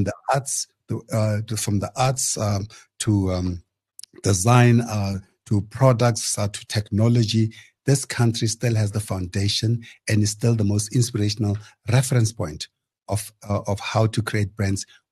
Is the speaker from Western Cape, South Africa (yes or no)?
no; Kimberley, Northern Cape, South Africa; I'm from Kimberley.